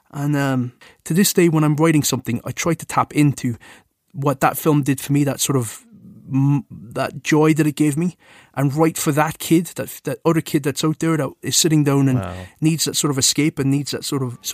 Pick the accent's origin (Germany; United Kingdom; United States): United Kingdom; England; accent: English; moved away; also born or lived in Cork; I was brought up in England. And when I left England, I went to Ireland with my mom, and I went to Cork. And this is in the sort of mid to late 80s